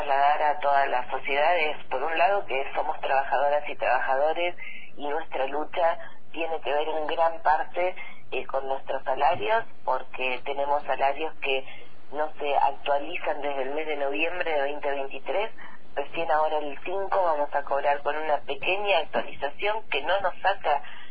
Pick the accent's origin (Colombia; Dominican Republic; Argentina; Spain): Argentina; es una pelea que tenemos que dar como pueblo argentino